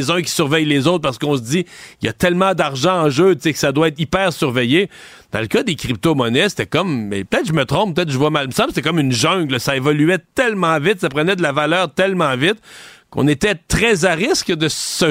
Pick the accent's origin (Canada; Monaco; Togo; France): Canada; Parce que si on regarde chez nous, au Canada